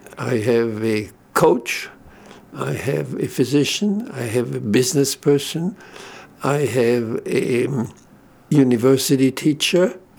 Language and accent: English; Switzerland; first language German; English is a second language; now in South Freeport, United States; I'm from Switzerland. My original language was German. I learned French when I went to school, age, I don't know, 4 or 5, whatever, at that time when I went to school. And I learned English some 55 years ago